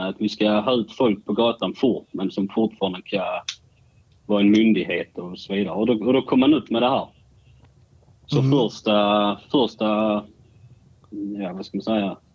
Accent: Sweden; jag är född och uppvuxen i Sverige men av danska föräldrar, så jag är dansk och jag bor utanför Helsingborg idag, som ni antagligen kan höra på min dialekt.

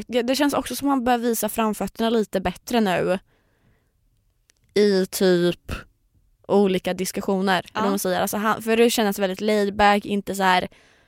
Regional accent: Sweden; Jag som svensk då förstå det?

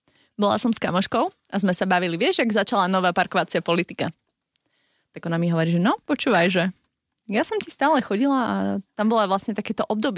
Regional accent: Žilina Region, Slovakia; prečo sme my ľudia z Oravy taký trošku akože šváhnutí bokom.

